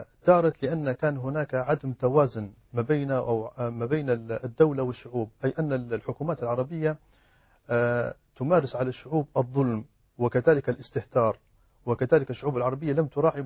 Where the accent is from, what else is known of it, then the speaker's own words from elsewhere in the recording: Libya; فمحصلناش الفرصة احنا كليبيين ان نعبر عن رأينا